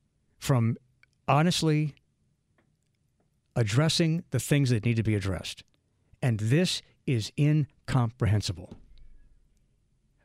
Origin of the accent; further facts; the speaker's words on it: New Orleans, Louisiana, United States; You know I love New Orleans. This is my hometown.